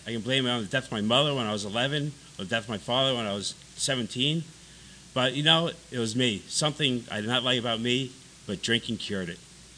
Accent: New York, United States; But I grew up on Long Island, and New York's great.

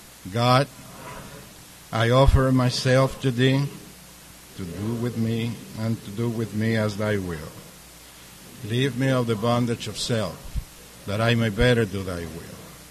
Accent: Rancho Mirage, California, United States; I come from Rancho Mirage, the desert

